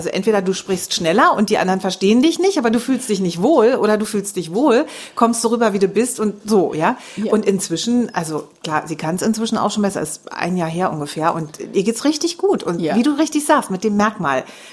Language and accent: German; Germany; wenn ich jetzt als Deutscher, nehmen wir mal einen nicht perfektem Englisch irgendwo anrufe, ist das schlecht für mich?